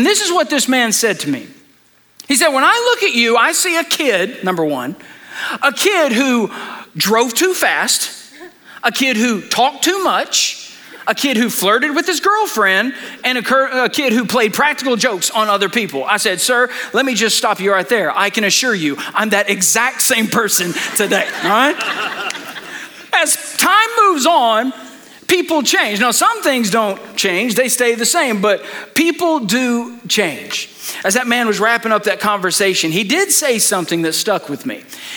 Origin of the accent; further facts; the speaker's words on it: Odessa, Texas, United States; You know, I grew up in Odessa, Texas, which is a smaller town, much like Cleveland. My dad was the pastor of the First Baptist Church in town.